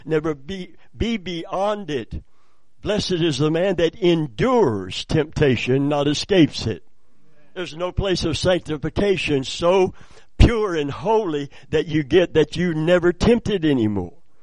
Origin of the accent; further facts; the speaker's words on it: Plant City, Florida, United States; also born or lived in Kentucky; I'm from Plant City, previously Kentucky. I'm a country boy. I understand country language.